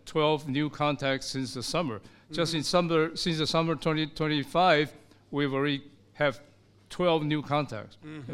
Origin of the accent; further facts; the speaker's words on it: Spain; but I'm from Spain.